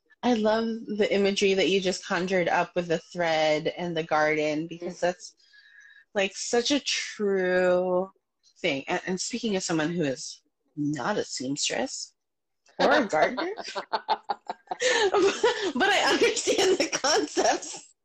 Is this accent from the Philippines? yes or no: yes; Philippines; Personally, for me, a lot of the body confidence stuff got really wrapped up in my culture. I'm Filipina